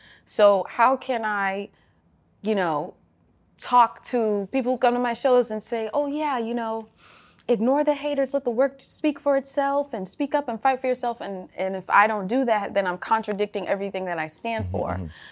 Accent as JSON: {"language": "English", "town": "Atlanta", "region": "Georgia", "country": "United States", "tie": "born or raised there", "said": "growing up in Atlanta, when people say dreads, it always be like locks, locks."}